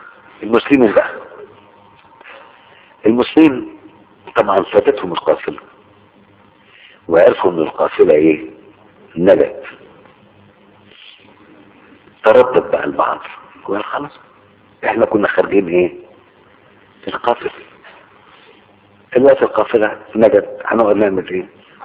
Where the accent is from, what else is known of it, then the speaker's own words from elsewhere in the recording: Egypt; تعال بص عندنا في مصر الفلاحين في الدلتا وجه واحد